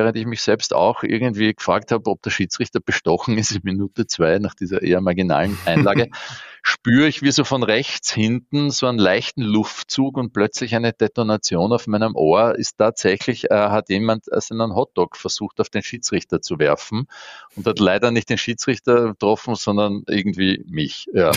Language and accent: German; Vienna, Austria; Ich bin in Simmering aufgewachsen.